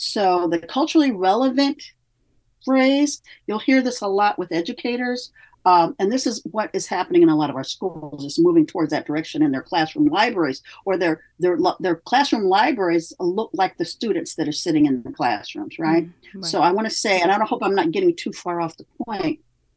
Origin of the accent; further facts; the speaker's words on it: Midwest, United States; I come from the Midwest. We have a very strong work ethic there.